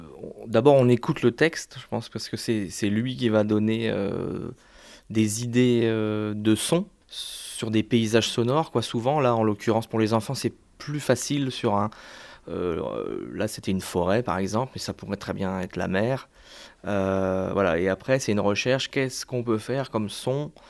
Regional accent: Hauts-de-France, France; On est sur la Côte d'Opale plutôt, on est issus de la Côte d'Opale tous les deux, mais voilà, sur le Pas-de-Calais, Nord-Pas-de-Calais plus largement.

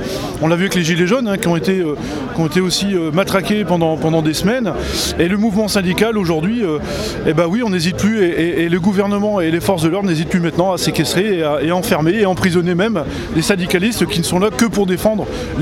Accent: Hauts-de-France, France; Donc en général, je suis souvent sur Paris, mais là, comme je suis aussi du Nord, je suis venu à la manifestation d'Arras

